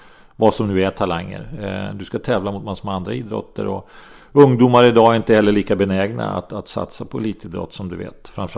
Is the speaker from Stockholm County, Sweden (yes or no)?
yes; Södertälje, Stockholm County, Sweden; Vi var 10 killar från Södertälje och 2 amerikaner.